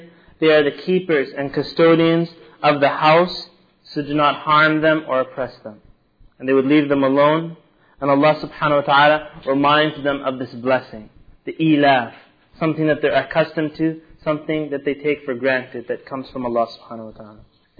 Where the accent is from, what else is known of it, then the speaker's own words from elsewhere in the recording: Canada; when I was young, there was a little boy that had found out that I was Egyptian. So he found out that I was from Canada, and then I spoke English